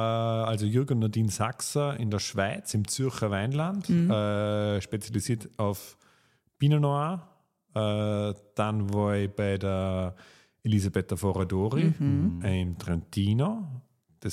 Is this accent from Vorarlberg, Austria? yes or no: yes; Vorarlberg, Austria; dass ich sozusagen in die Weinwelt einsteige als Vorarlberger